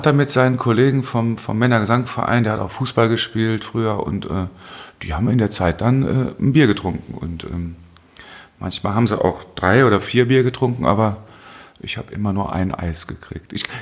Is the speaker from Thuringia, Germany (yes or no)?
yes; Henneberg, Thuringia, Germany; Ich bin in Henneberg gern zur Schule gegangen